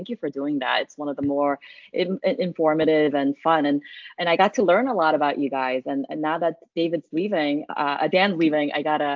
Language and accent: English; South Korea; first language Korean; English is a second language; also born or lived in New York / Connecticut / Hong Kong; also lived over, overseas, Hong Kong, South Korea is my home country, my mother tongue as well.